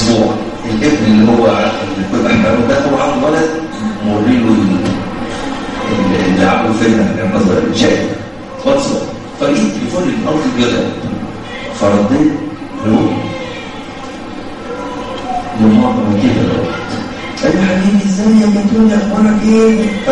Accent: Egypt; بابا احنا مصريين ما نعملش كده يعني مصريين يعني احنا اولاد بلدي

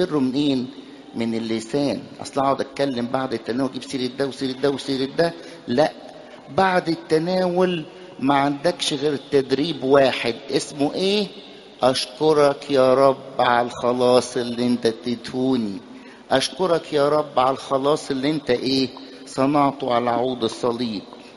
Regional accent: Egypt; القديس العظيم الأنبا أنطونيوس عندنا في مصر

